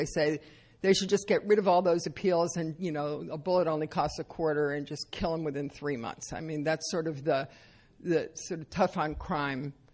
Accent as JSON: {"language": "English", "town": "Brooklyn", "region": "New York", "country": "United States", "tie": "born there", "said": "and maybe it's because I was born in Brooklyn, I'm not sure"}